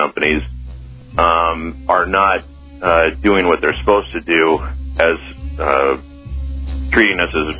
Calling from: Huntington Beach, California, United States; Huntington Beach, California.

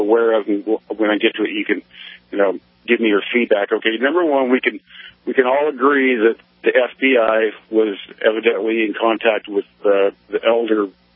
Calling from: Eureka, Montana, United States; I'm calling from a little town called Eureka, Montana, up north of Whitefish.

